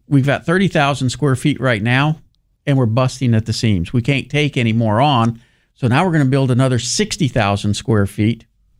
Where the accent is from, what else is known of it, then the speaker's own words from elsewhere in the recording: Pasadena, California, United States; I grew up in Pasadena.